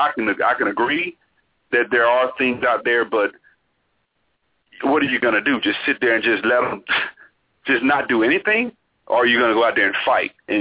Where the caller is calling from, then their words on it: Alabama, United States; I'm calling from Alabama.